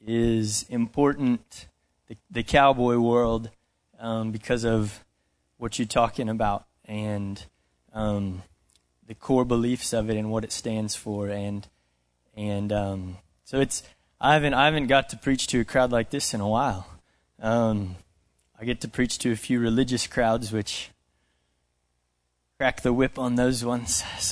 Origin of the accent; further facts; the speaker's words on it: Portales, New Mexico, United States; But I grew up in Portales, went to school at Dora, and did all the rodeo and stuff.